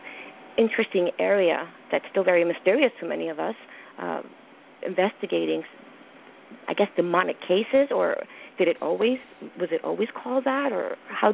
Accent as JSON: {"language": "English", "town": "Bronx", "region": "New York", "country": "United States", "tie": "born or raised there", "said": "which happens to be my hometown and happens to be a place where incredibly famous and wonderful people were born and raised, the Bronx."}